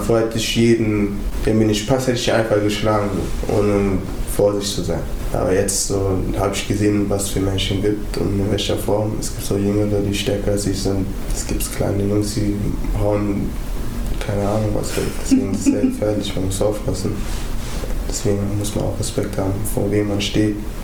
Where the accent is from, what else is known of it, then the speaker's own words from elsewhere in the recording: Wuppertal, North Rhine-Westphalia, Germany; Barm und Oberbarm. Und da, wo ich aufgewachsen bin, halt. So diese Ecken unter Barm.